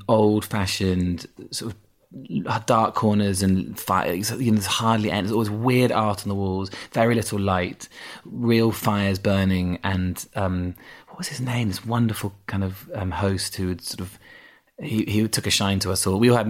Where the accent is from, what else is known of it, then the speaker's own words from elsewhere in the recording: Yorkshire and the Humber, United Kingdom; accent: Yorkshire; I had an accent. I had a strong Yorkshire accent till I was about 11, 12, yeah.